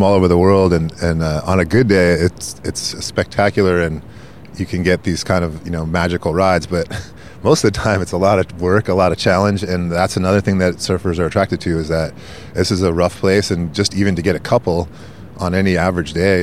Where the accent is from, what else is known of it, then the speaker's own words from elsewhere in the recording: East Coast, United States; And when I grew up in the East Coast where I learned to surf, it was so rare to even get that kind of feeling